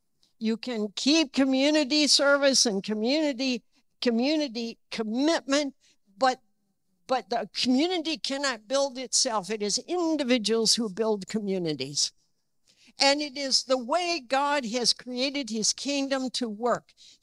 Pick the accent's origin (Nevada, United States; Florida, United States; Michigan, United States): Michigan, United States; I grew up in the Midwest. I grew up in a small community. But I can remember my mom and I would go downtown to Flint